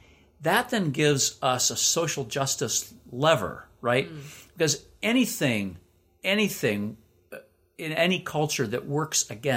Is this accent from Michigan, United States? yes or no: yes; Michigan, United States; But, you know, growing up in Michigan, lots of people polka in Michigan, but my family didn't.